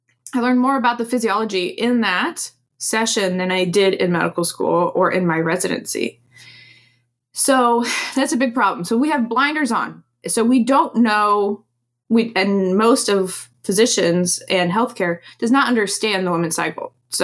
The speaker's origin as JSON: {"language": "English", "country": "Poland", "said": "I'm from Poland. My parents are from Poland."}